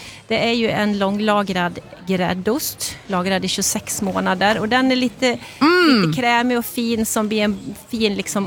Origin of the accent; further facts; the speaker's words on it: Falun, Dalarna County, Sweden; moved away; Ja, men herregud, jag kommer från Dalarna. Jag kommer från Falun ursprungligen, men har bott här i 21 år.